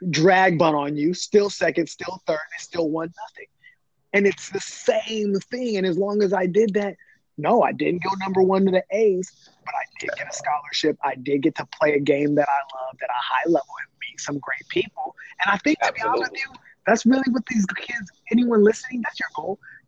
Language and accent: English; San Diego, California, United States; Like when I was growing up in San Diego, Eric Chavez was the guy.